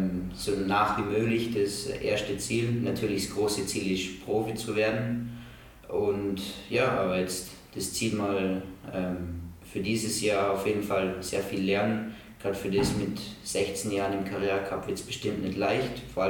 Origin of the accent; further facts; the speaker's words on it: Austria; oder man bei uns in Österreich heißt es die Lehre